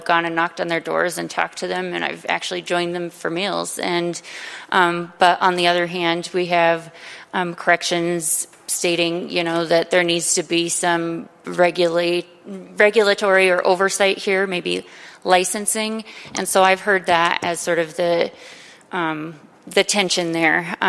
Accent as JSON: {"language": "English", "town": "Billings", "region": "Montana", "country": "United States", "said": "And I'm from Billings, Yellowstone County, so I recall the incident in Laurel."}